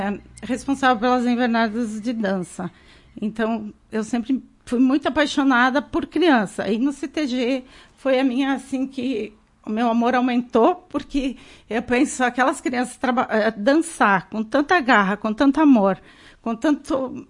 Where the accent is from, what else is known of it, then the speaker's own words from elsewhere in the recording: Rio Grande do Sul, Brazil; Eu vim de Passo da Laje, Ibirapuitã.